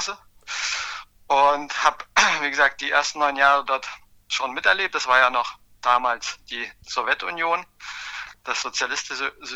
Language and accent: German; Darmstadt, Hesse, Germany; also born or lived in Transnistria, Moldova; geboren bin ich in der Sowjetunion, in der damaligen Sowjetunion. Heute heißt das Land Transnistrien. Wir sind dann 88 in der Zeit der Perestroika nach Deutschland übergesiedelt als sogenannte Russlanddeutsche. Und dann wuchs ich in Darmstadt auf, habe dort also meine Jugend verbracht